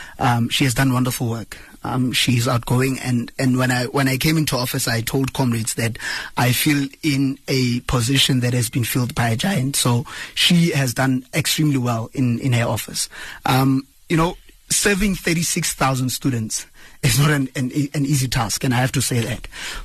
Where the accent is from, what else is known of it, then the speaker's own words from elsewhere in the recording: Morokweng, North West, South Africa; so I'm from a deep rural area in the northwest province called Morokweng. I came to Wits in 2016.